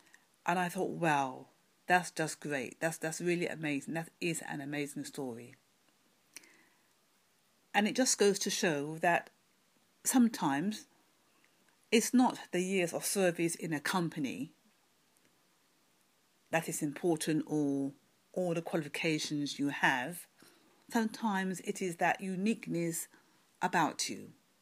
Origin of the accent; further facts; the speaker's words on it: London, United Kingdom; from London, UK.